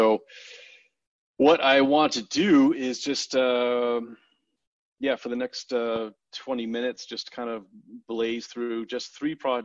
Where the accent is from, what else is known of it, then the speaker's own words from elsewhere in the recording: Vermont, United States; but I'm actually from Vermont, and I realized that if I want to study architecture and urbanism and urban planning, that I couldn't do that in the mountains of Vermont.